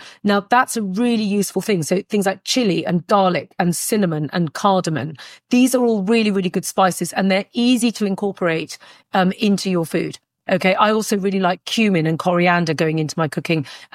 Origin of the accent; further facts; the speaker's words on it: United Kingdom; So as a British woman, I have a kettle in my kitchen